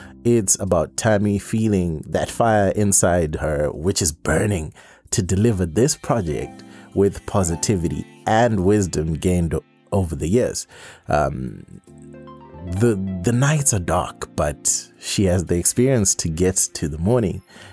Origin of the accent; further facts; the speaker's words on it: Zimbabwe; I'm taking it back to my home country, Zimbabwe, and you don't want to miss this one.